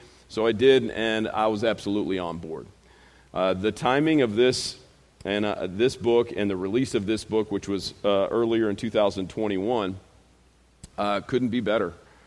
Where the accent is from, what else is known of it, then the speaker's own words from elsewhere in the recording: Chicago, Illinois, United States; my wife and I, some of you may know this, we grew up in and around Chicago, rural Chicago.